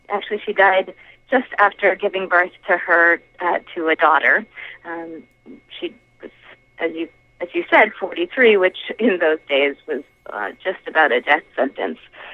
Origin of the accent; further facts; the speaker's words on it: Massachusetts, United States; I'm from Massachusetts and went to take some classes